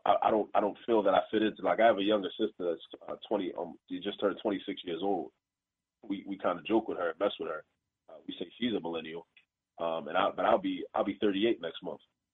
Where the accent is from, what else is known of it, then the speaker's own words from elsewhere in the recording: New York, United States; born there; you know, I was born in New York, and my mother went to Hunter College.